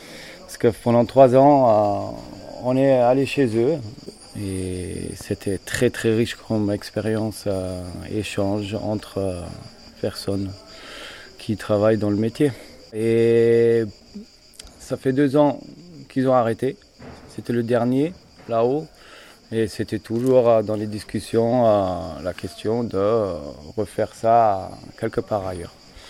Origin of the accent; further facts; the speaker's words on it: Germany; French is a second language; now in Vaour, France; Je suis allemand à la base. Et bon, ça fait un bon bout de temps que je suis en France. On va Vaour depuis 8 ans.